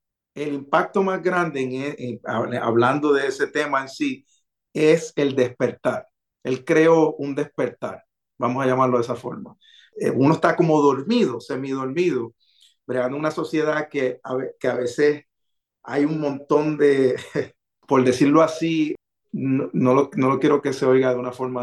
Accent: Puerto Rico; Como humano y como negro puertorriqueño

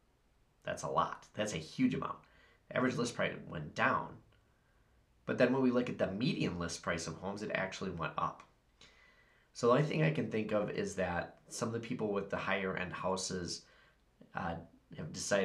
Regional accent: Wisconsin, United States; here in my home state of Wisconsin and also my local area.

